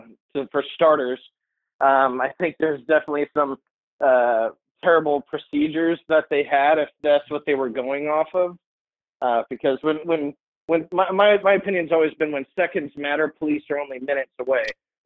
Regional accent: Alton, Illinois, United States; I grew up here in the St. Louis area, pretty much a little town called Alton.

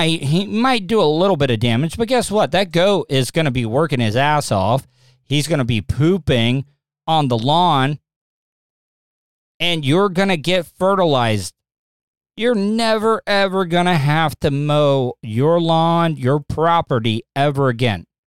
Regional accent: DeLeon Springs, Florida, United States; we didn't have a lot of neighbors growing up in DeLeon Springs. I think our closest neighbor was like a couple of miles away.

